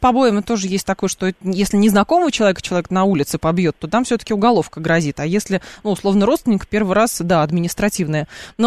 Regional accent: Lyubertsy, Moscow Oblast, Russia; Я дитя 90-х. Более того, я из Люберец.

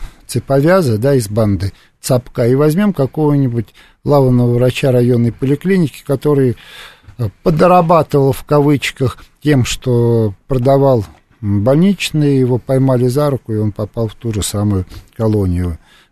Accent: Moscow, Russia; Я родился в Москве и всю жизнь прожил в Москве и, надеюсь, доживу в Москве

